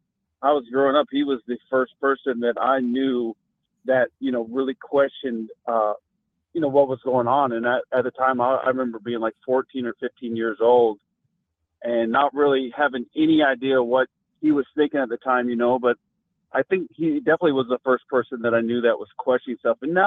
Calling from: Missouri, United States; I'm calling from Missouri.

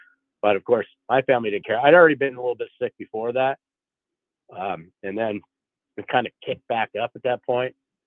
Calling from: California, United States; I'm in California, man. Wildly successful.

